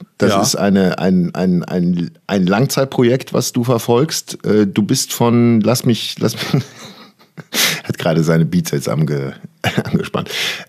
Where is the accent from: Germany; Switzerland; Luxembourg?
Germany; Cologne, North Rhine-Westphalia; als Kölner bleibst du ja nur in deinem Viertel. Du verlässt ja eh nicht dein Viertel Ehrenfeld.